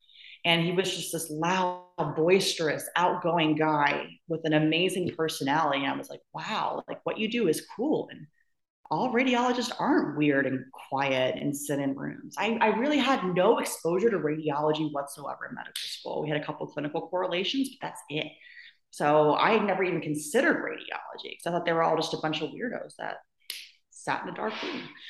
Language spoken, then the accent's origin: English; Houston, Texas, United States; came back to my hometown of Houston, where I have a lot of family and friends